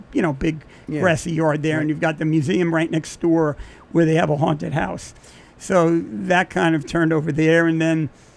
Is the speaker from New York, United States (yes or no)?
yes; Sag Harbor, New York, United States; also born or lived in Boston; I grew up in Sag Harbor. I lived in Boston. We met, worked for this company, and then eventually we moved back to Sag Harbor.